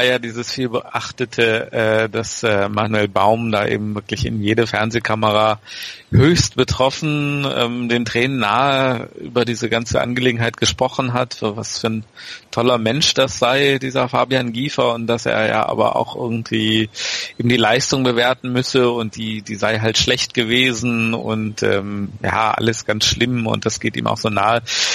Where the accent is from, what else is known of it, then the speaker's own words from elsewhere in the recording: Bremen, Germany; Und als Bremer weiß ich auch